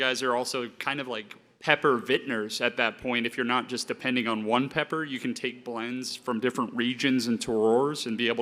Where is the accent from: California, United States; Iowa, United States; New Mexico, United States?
New Mexico, United States; Well, I'm from New Mexico, so the sooner you do it.